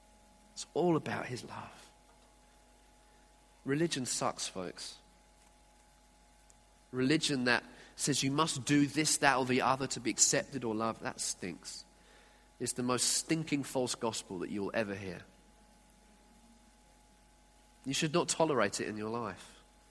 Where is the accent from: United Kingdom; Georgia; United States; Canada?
United Kingdom; South East England; I grew up in Sussex as a teenager. And I went to a Catholic school.